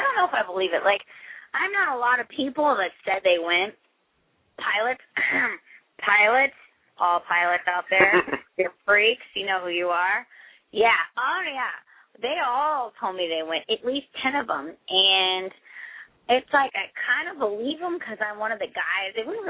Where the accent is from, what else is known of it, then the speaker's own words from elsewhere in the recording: San Diego, California, United States; born there; I was born in San Diego. Everybody speaks Spanish, right?